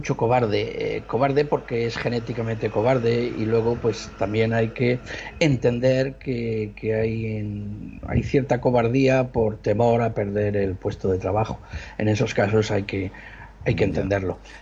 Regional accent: Spain; cada vez somos más los españoles que estamos hartos de este gobierno felón.

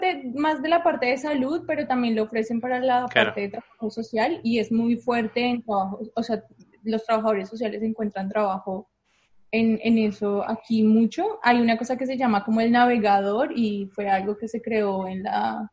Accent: Bogotá, Colombia; Yo soy de Bogotá, de la capital.

